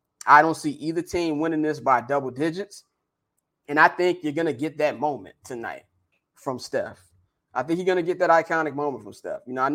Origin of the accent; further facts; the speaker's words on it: Chicago, Illinois, United States; Now, I'm biased because I'm from Chicago.